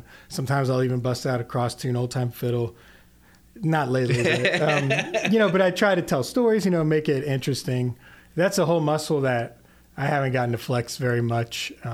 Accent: Houston, Texas, United States; I'm from Houston and spent a lot of time down at the beach on Galveston.

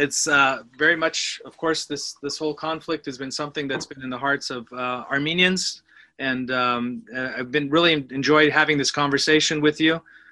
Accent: United States; You're an American, I'm an American.

